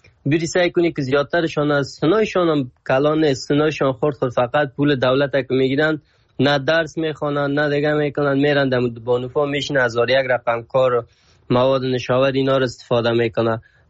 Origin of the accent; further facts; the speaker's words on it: Afghanistan; بگویم از افغانستان هستم